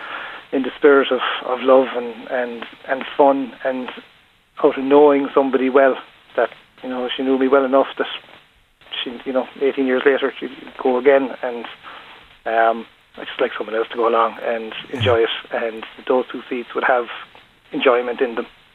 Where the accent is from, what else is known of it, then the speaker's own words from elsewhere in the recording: Munster, Ireland; I'm from West Limerick, and we ended up moving back here eventually.